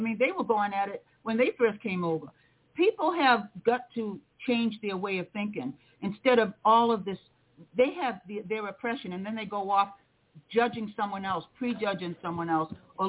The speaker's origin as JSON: {"language": "English", "town": "Osterville", "region": "Massachusetts", "country": "United States", "tie": "born or raised there", "said": "My home was built on Cape Cod, where I grew up in Osterville."}